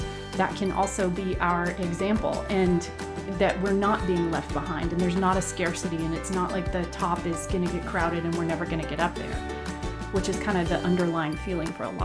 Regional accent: Alabama, United States; like I am originally from Alabama, which has its own interesting, like cultural, like milieu in there, like the soup that I came from.

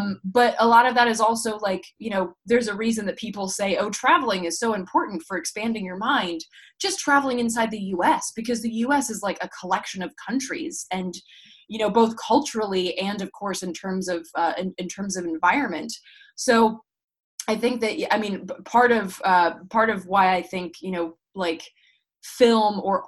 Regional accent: Sweden; growing up in Sweden

